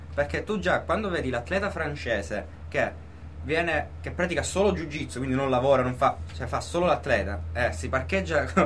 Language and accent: Italian; Sicily, Italy; Io da buon siciliano in Finlandia non ci vado.